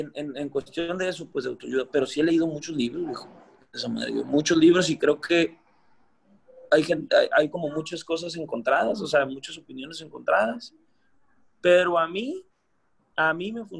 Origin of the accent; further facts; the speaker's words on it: Mexico; independientemente de que hubiera habido 10 antes que yo o 100 mexicanos antes que yo